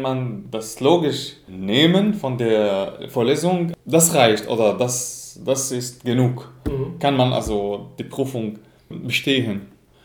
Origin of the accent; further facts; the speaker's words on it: Syria; German is a second language; now in Germany; sind seit 26 Jahre hier in Deutschland. Und ich komme aus Syrien und wir leben jetzt zusammen in Deutschland.